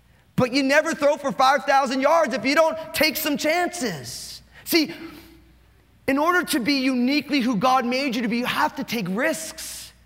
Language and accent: English; New Jersey, United States; And because I'm all Italian from New Jersey inside, I'm like, you know.